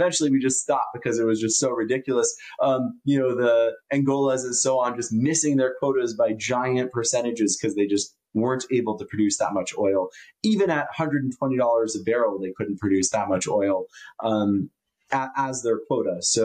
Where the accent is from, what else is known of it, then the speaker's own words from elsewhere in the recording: United States; And again, I'm an American patriot.